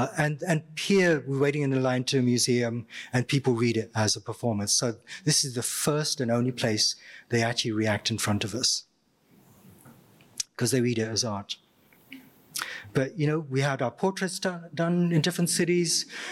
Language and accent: English; Goa, India; So I'm from Goa, Portuguese colony.